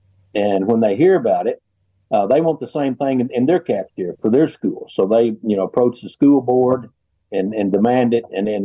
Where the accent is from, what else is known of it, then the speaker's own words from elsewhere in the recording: Texas, United States; And the last four generations have been here in Texas farming and ranching. And I grew up here in Central Texas on a farm and ranch, and graduate of Tarleton State University.